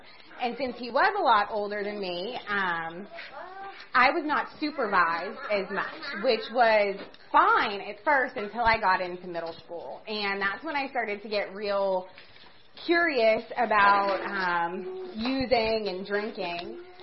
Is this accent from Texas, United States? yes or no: no; Washington, United States; Yeah, I am from Washington. I am from the Icana area, the Interstate Crossroads area.